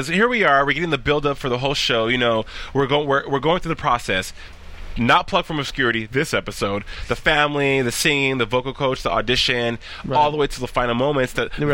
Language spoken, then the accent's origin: English; Albuquerque, New Mexico, United States; And I'm from Albuquerque, New Mexico.